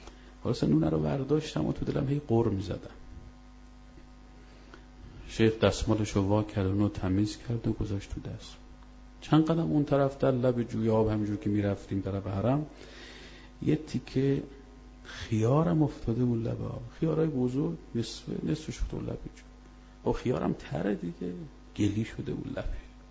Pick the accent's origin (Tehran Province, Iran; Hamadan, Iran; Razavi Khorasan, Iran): Razavi Khorasan, Iran; Mashhad; من بچه مشهدم دیگه می دونم.